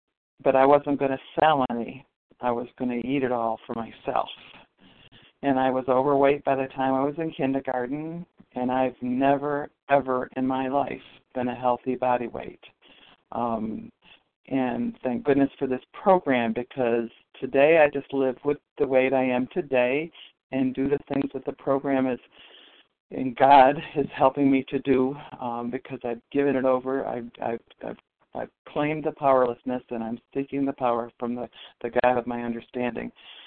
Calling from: New York, United States; I'm calling from Western New York, and I can identify with many things here.

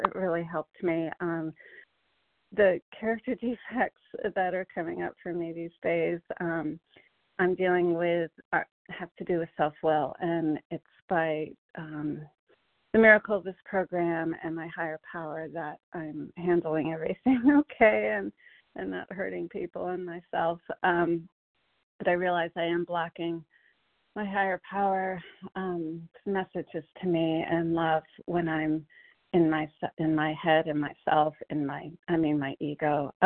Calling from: Connecticut, United States; Hi, good morning, everybody. … from Connecticut.

